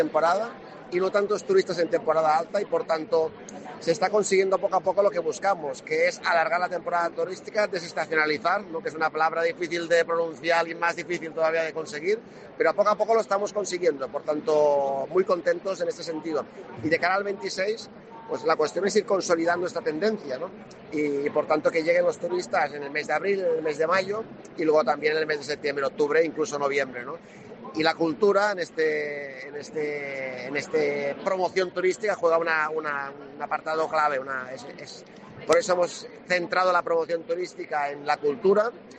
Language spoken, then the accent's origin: Spanish; Balearic Islands, Spain; siendo evidentemente menorquín